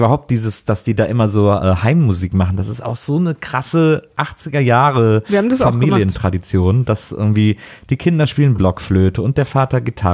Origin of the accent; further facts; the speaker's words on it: Wesseling, North Rhine-Westphalia, Germany; ich bin in Wesseling aufgewachsen